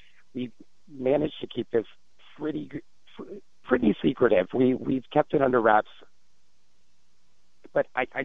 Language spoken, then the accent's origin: English; New Brunswick, New Jersey, United States; I'm from New Brunswick, New Jersey, and I need some advice about a relationship that's happening in my workplace.